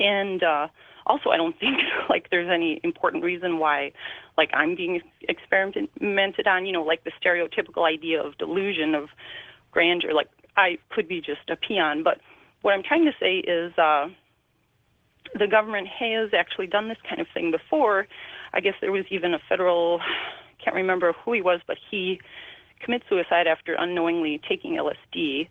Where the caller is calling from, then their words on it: Wisconsin, United States; I'm calling from Wisconsin.